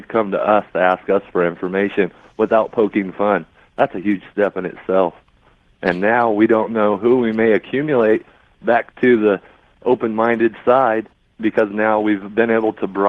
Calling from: Modesto, California, United States; from Modesto, California.

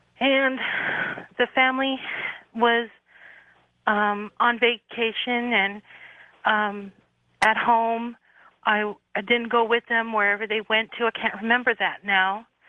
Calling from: Sacramento, California, United States; I'm calling from Sacramento.

